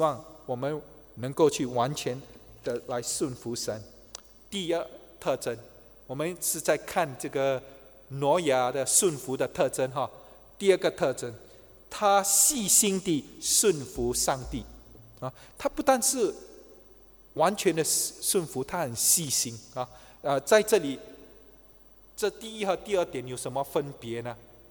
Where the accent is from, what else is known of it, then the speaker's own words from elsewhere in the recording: Singapore; 就好像我们新加坡人没有看过下雪